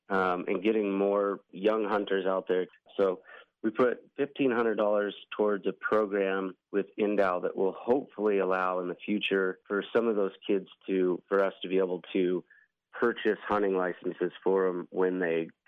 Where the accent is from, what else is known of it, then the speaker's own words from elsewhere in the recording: Nevada, United States; So I'm born and raised in Nevada. Grew up hunting in north and eastern Nevada my whole life.